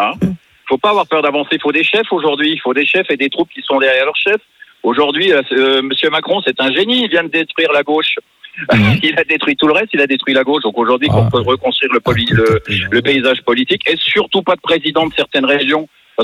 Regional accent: France; On est beaucoup de Français à penser comme ça, beaucoup de chefs d'entreprise.

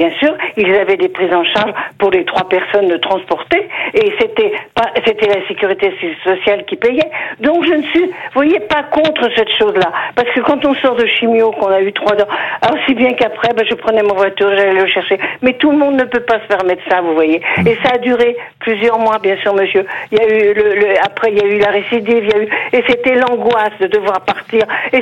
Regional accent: Paris, Île-de-France, France; moi je suis parisienne

